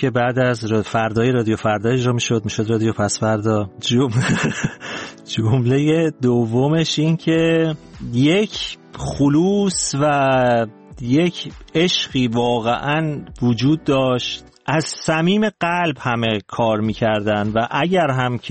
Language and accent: Persian; Tehran, Tehran Province, Iran; born there; تهران به دنیا اومدم. پدر مادر من اهل تهرانن ولی پدر بزرگ اهل تبریز بوده که در بچگی آمده به تهران.